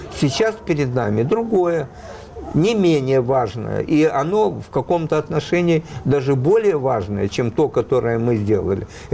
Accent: Odesa, Odesa Oblast, Ukraine; То есть я, как вам сказать, я же человек из Одессы.

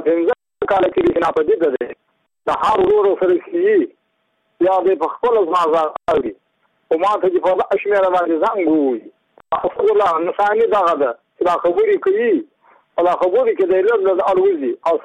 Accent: Badghis, Afghanistan; زه په خپل د بادغیس له ولایت یم، د مقر د ولسوالۍ یم.

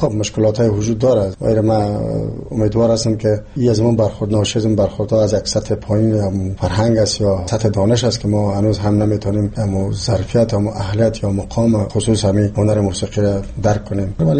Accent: Jalalabad, Nangarhar, Afghanistan; born there; من خودم یک تاجک و کس پنشیر، پدر مادرم از پنشیر است، ولی من در جلال‌آباد تولد شدم.

